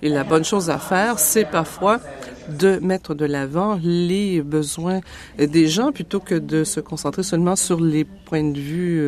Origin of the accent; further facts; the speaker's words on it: British Columbia, Canada; born there; now in Red Deer, Canada; Moi, je suis née en Colombie-Britannique.